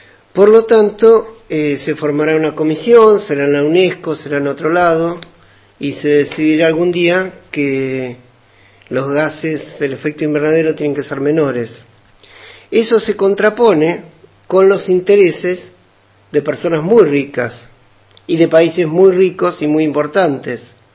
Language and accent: Spanish; Argentina; yo que vengo de lo que se llama tercer mundo, lamento informarles, para los que no lo saben, que en mi país, en Argentina